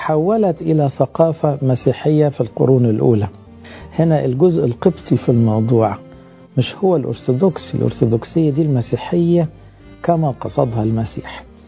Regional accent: Egypt; ما يخصنا احنا كشعب مصري

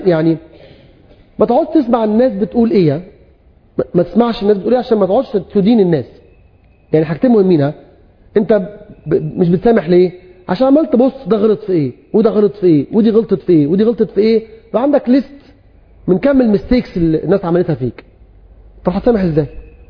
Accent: Egypt; برضه حاجه فينا كمصريين يعني طبعا ازاي اسمع نصيحه الاخر؟

